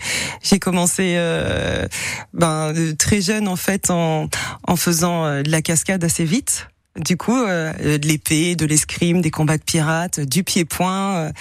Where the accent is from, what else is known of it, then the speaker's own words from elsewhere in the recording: Paris, Île-de-France, France; J'étais à Paris, moi.